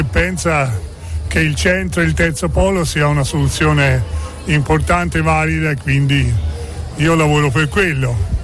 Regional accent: Lucca, Tuscany, Italy; vengo da Lucca

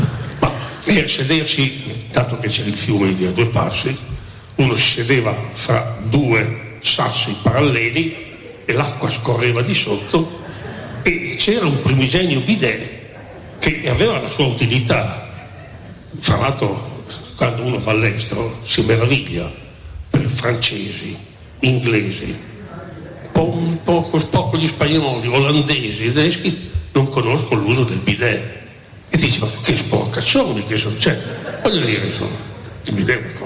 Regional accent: Vignola, Emilia-Romagna, Italy; e sono da Vignola

